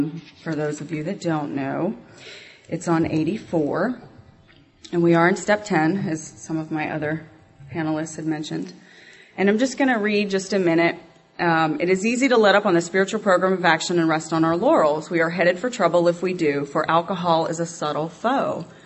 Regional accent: Sugar Hill, Georgia, United States; I'm from Sugar Hill, Georgia, which is about 45 minutes from here.

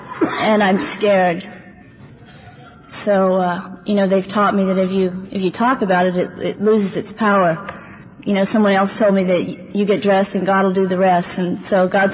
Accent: San Jose, California, United States; born there; And I was born in San Jose, January 31st, 1955.

